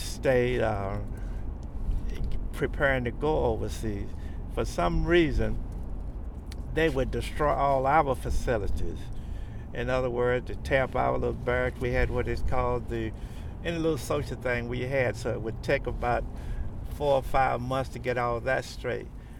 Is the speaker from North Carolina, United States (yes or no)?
yes; North Carolina, United States; Everything, I'm from North Carolina, but everything was segregated as far as the school system, everything, housing, everything.